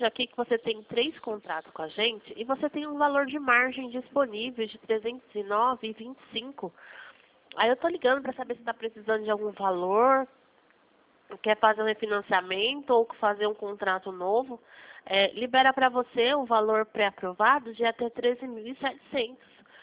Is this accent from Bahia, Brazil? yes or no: no; São Paulo, Brazil; Não sou de Caxias, eu sou de São Paulo